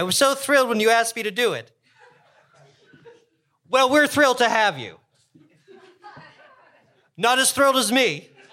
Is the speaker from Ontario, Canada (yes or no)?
yes; Toronto, Ontario, Canada; I grew up in Toronto